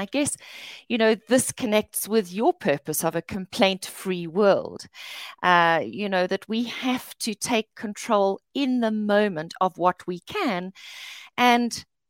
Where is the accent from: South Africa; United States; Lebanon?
South Africa; I'm coming from South Africa